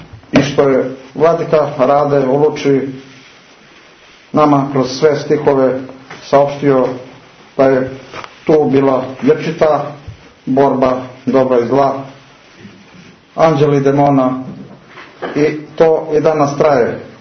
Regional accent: Montenegro; kako se kod nas u Morače kaže

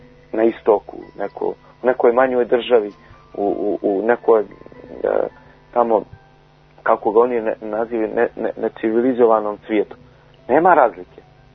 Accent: Montenegro; E zato se to dešava i kod nas u Crnoj Gori, gdje želimo da nametnemo sebe kao jedinu mjeru postojanja.

